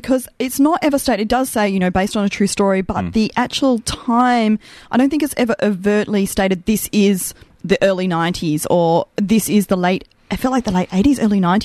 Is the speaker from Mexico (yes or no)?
no; Australia; As an Australian, there were moments where I really struggled to relate